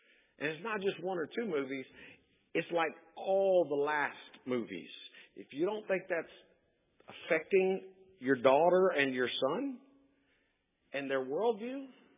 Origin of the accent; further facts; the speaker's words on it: Nashville, Tennessee, United States; born there; When I was born in Nashville, Tennessee, many years ago